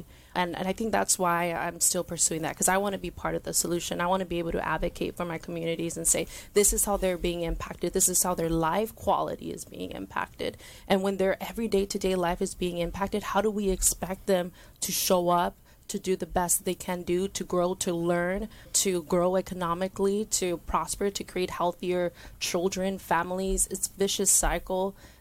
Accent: Pomona, California, United States; I grew up in Pomona as well, and my mom is also a cancer survivor.

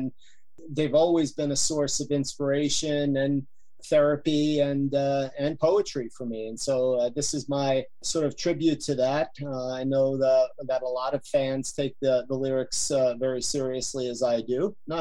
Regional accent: Yonkers, New York, United States; So I'm from Yonkers, right outside New York City, and so yeah, we'd see the shows in the New York metro area.

